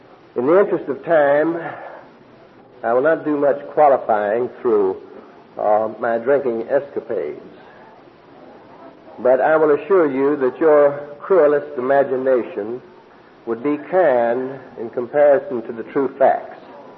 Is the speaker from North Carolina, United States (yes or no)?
yes; North Carolina, United States; born there; I was born on Groundhog Day back in the mountains of North Carolina.